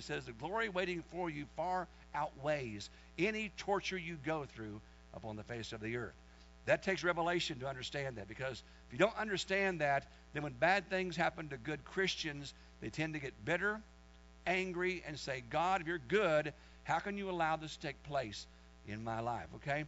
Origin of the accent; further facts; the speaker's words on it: Vietnam; I come from Vietnam, where there's mines and bombs and machine guns and people getting raped, and I got a corrupt government there.